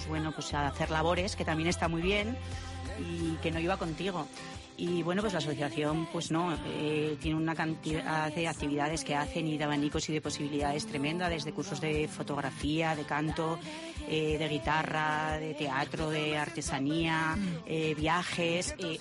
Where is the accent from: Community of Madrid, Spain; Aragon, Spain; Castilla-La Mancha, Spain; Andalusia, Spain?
Aragon, Spain; Jaca; Yo, por ejemplo, que soy de Jaca